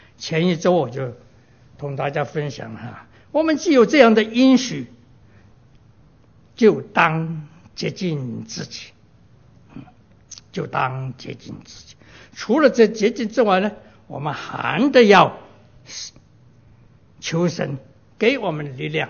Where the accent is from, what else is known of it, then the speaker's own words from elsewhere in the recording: Guangzhou, Guangdong, China; 特别是我们广州人，就是说广州人说他那个大麻风就好像荔枝皮一样